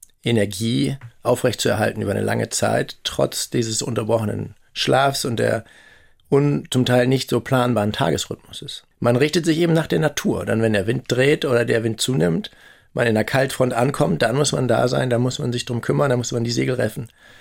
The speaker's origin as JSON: {"language": "German", "town": "Oldenburg", "region": "Lower Saxony", "country": "Germany", "tie": "born or raised there", "said": "auch aufgewachsen in Oldenburg in Niedersachsen"}